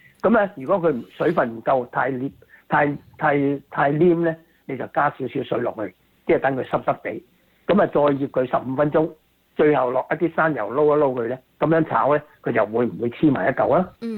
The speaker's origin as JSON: {"language": "Cantonese", "country": "China", "said": "一般咧，我哋中國人多數買扇面啊。"}